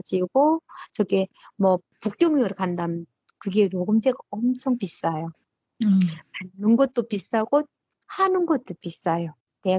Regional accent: North Korea; accent: North Korean; now in South Korea; 제가 이북 사람이 탈북민이니까

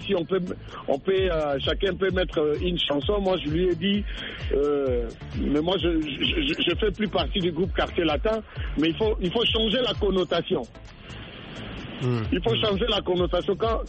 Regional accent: DR Congo; Nous, on a grandi dans ces pays-là, on a grandi au Congo

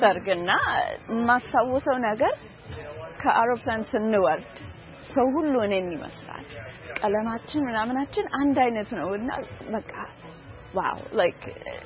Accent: Texas, United States; እዚህ አስቶን ውስጥ ተወልጄ ያደኩት እናትና አባቴ ከኢትዮጵያ በ80 ውስጥ ነው ወደዚህ ሀገር የመጡትና

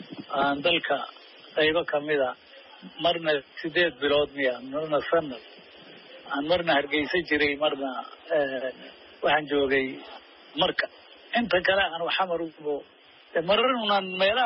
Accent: Somali Region, Ethiopia; born or raised there

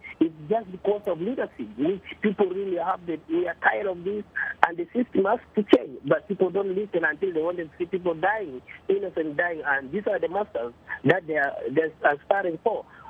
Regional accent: South Sudan; Thank you, Dr. Sally. I'm not from South Africa, but from South Sudan.

